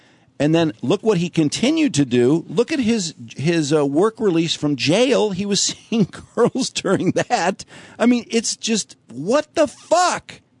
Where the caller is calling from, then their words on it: Detroit, Michigan, United States; I'm calling from Detroit.